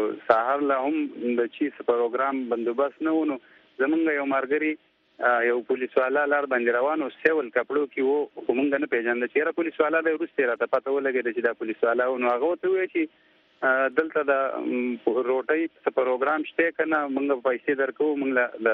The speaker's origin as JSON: {"language": "Pashto", "region": "Khyber Pakhtunkhwa", "country": "Pakistan", "said": "مونږ د کی پی کی خیبر پختونخوا اپر دې سره تعلق ساتو."}